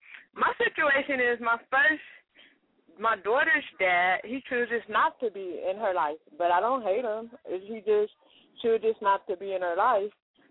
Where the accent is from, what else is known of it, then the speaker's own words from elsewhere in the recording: Detroit, Michigan, United States; So my family back east, because I'm from Detroit, but my family back east was like